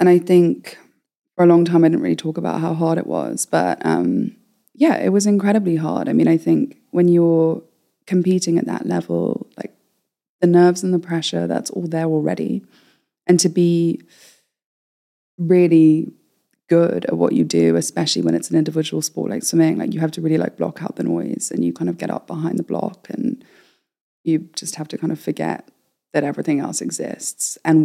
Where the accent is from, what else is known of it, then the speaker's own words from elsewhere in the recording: Kenya; So we moved to Kenya, which is where I grew up and kind of where I'm from. I'm half Kenyan, half British.